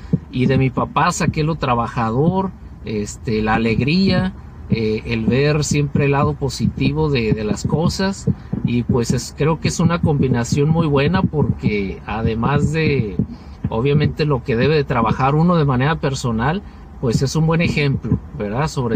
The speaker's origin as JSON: {"language": "Spanish", "town": "Tijuana", "region": "Baja California", "country": "Mexico", "tie": "born or raised there", "moved": "as an adult", "lives_now": "San Diego, United States", "said": "Yo soy de la ciudad de Tijuana, Baja California, México, orgullosamente mexicano, y pues residí allá toda mi niñez, mi juventud, parte de mi edad adulta, y pues tengo radicando acá en San Diego 12 años apenas, así es que pues allá en Tijuana pues me eduqué, trabajé"}